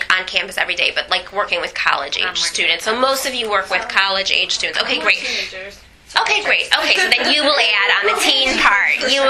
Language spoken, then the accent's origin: English; South Bend, Indiana, United States; now in Baltimore, United States; I am originally from South Bend, Indiana, so I didn't know that there was a word Kirov. It was just what everybody did. 10 years ago, I moved to Baltimore, Maryland when I got married.